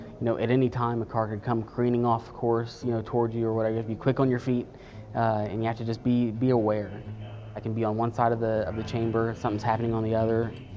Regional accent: Atlanta, Georgia, United States; moved away as an adult; I'm actually from Atlanta, Georgia. I spent 32 years in Atlanta, and my love of motorsports photography brought me to West Virginia

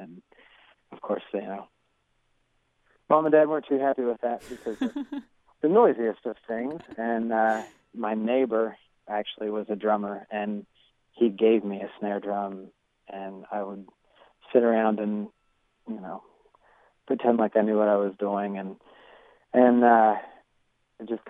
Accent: Parkersburg, West Virginia, United States; also born or lived in Charleston; Yeah, I was born in Charleston and... I've lived in Parkersburg all my life.

